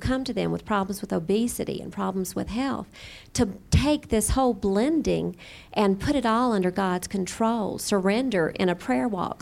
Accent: Jacksonville, North Carolina, United States; I'm from Jacksonville, North Carolina.

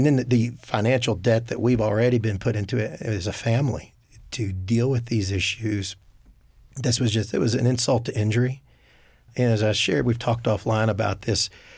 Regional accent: West Virginia, United States; West Virginia. So it was an impressive display

